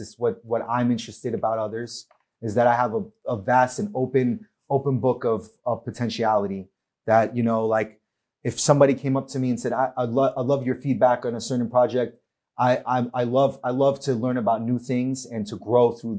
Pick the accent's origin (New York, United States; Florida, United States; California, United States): New York, United States; Growing up in New York, I would say that Jewish culture, Jewish people is so part of the fabric of New York society.